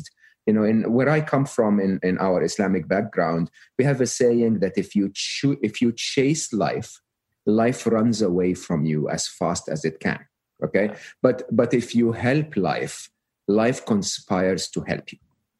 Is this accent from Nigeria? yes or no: no; Egypt; English is a second language; You know, I'm Egyptian, born and raised in Egypt. I went to public school, public university in Egypt.